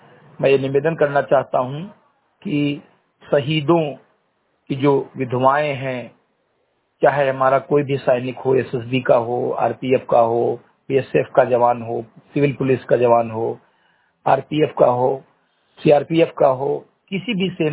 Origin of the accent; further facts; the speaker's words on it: Uttar Pradesh, India; ग्राम post Chandigarh विकासखंड मेंतुरा जनपद बहराइच का मूल निवासी हूँ